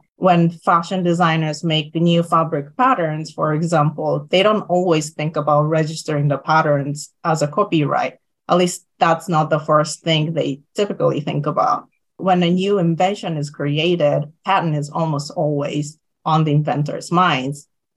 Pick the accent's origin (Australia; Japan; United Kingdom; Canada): Japan; first language Japanese; English is a second language; As I'm originally from Japan and Japanese is my native language